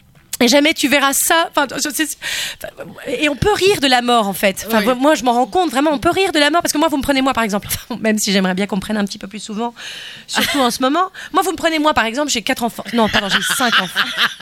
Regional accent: Belgium; Enfin moi en tant que Belge, la pression, j'adore ça.

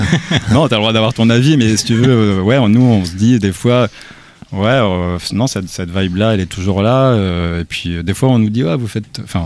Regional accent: Vitré, Brittany, France; also born or lived in Rennes; Moi, j'étais de Vitré, en fait.

